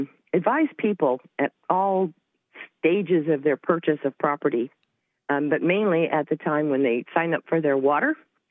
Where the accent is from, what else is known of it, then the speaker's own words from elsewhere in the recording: Salinas, California, United States; now in Oakland, United States; Salinas, California. I'm a California transplant